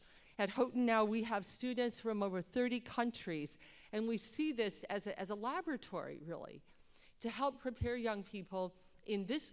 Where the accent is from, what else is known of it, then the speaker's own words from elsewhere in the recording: Nova Scotia, Canada; I grew up in the Wesleyan Church of Canada down in the Maritimes. And when I was growing up, Toronto was always this rather mysterious place up there in Ontario. My roots are in Nova Scotia.